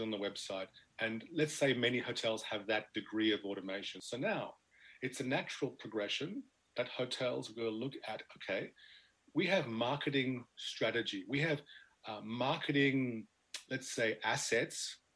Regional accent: Australia; moved away as an adult; now in United Kingdom; I'm Australian, now living in the UK for almost 10 years.

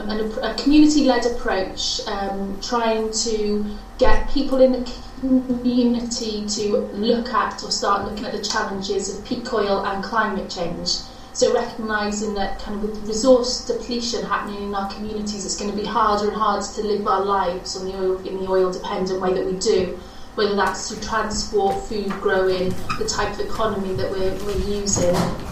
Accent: Cardiff, Wales, United Kingdom; I'm from Cardiff, which is in Wales, part of the UK.

